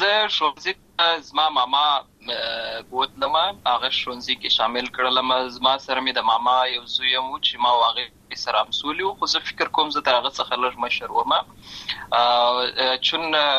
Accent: Lashkar Gah, Helmand, Afghanistan; زه په اصل کې د ورزغان ولایت یم، اما زه په هلمند ولایت لشکرګاه کې پیدا شوی یم، اما د لوی سوی یم، عملته می شونځي ستاده، عملته می ټول ژوند می لامه غزای څخه پیل شوی دی، خو په اصل کې زه د ورزغان ولایت څخه.

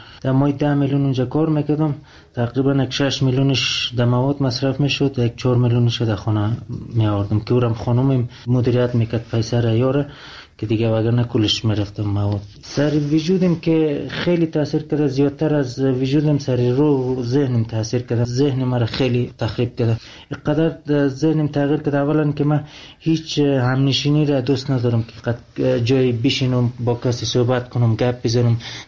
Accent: Afghanistan; من افغانی هستم

